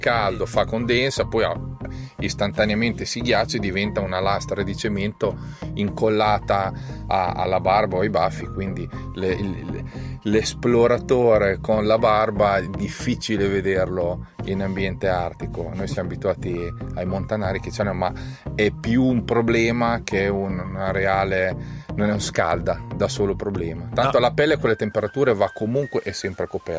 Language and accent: Italian; Emilia-Romagna, Italy; Parto dal presupposto che io sono romagnolo e quindi mi piace la compagnia